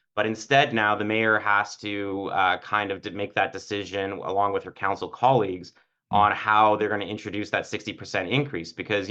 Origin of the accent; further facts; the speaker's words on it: Toronto, Ontario, Canada; there's a lot of folks that I grew up with in Toronto